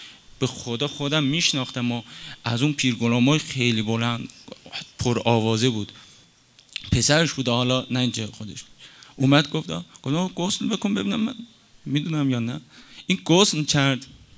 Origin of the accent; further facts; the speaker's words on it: Tabriz, East Azerbaijan, Iran; ما تبریزیام، چون خودم اهل تبریزیم